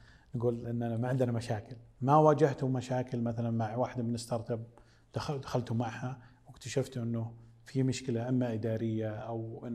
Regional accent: Saudi Arabia; بدأت الصناديق تكثر عندنا في السعودية

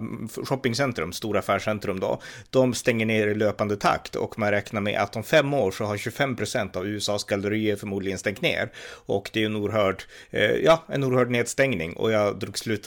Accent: Norrland, Sweden; jag kommer från Norrland i Sverige, och här har vi inte de här stora gallerierna

